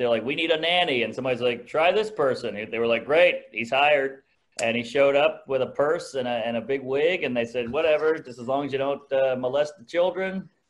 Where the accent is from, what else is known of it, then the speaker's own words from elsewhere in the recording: New Orleans, Louisiana, United States; No, I grew up in New Orleans, Louisiana, born and raised in a weird house that was like a dilapidated mansion in a poor neighborhood.